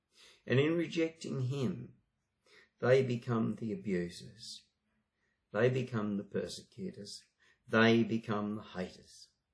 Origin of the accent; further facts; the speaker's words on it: Australia; It doesn't stop me from loving my country and being fiercely Australian.